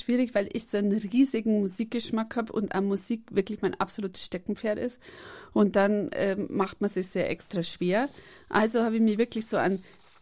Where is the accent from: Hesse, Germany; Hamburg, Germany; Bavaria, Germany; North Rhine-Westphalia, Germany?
Bavaria, Germany; ich sage auch … ich sage nicht … weil ich komme einfach aus Bayern, wir sprechen alles falsch aus.